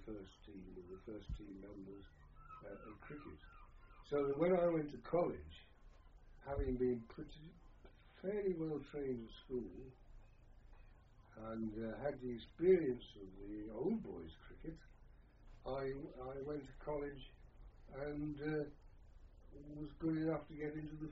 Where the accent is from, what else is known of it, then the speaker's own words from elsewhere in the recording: New York, United States; where I was born, and I came from New York and the rest of it.